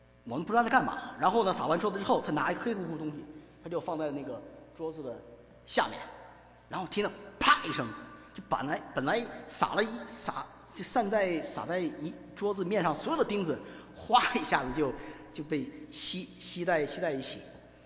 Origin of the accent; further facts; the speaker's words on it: North China, China; 我是北方人，那我太太是南方人，我们饮食习惯跟有些想法是到今天都不一样